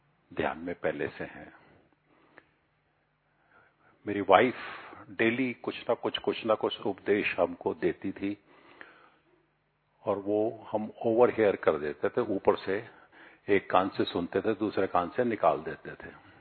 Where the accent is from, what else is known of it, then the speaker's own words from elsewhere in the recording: Delhi, India; मैं दिल्ली से आया हूँ।